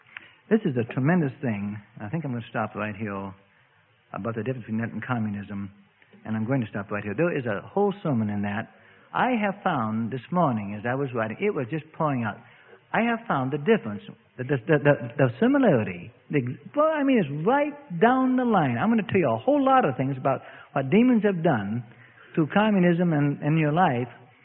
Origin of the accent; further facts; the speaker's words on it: England, United Kingdom; Well, I'm English. I'm English.